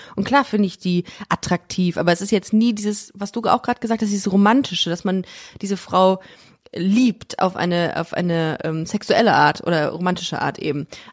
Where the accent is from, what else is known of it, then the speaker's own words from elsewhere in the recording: Düsseldorf, North Rhine-Westphalia, Germany; now in Cologne, Germany; Ich komme auch aus Nordrhein-Westfalen, aus dem Dorf, das Düsseldorf sich nennt.